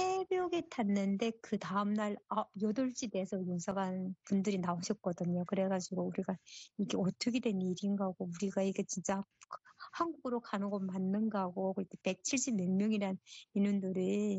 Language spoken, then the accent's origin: Korean; North Korea; 제가 이북 사람이 탈북민이니까